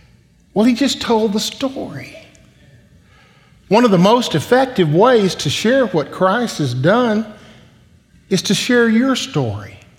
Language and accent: English; Conroe, Texas, United States; I was raised in Conroe, Texas, where the tall pines grow, the oil flows, and the Conroe Tigers never lose.